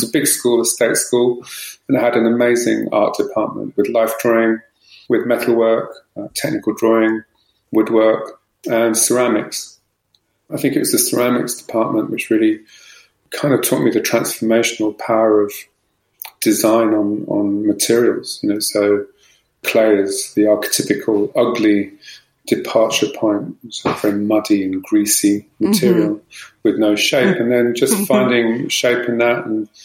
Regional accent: London, United Kingdom; I'm from London, England, and I'm a designer and an entrepreneur.

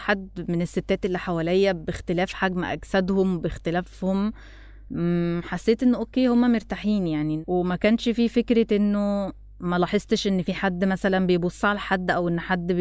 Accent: Egypt; فهي عرفت إن أنا مصرية

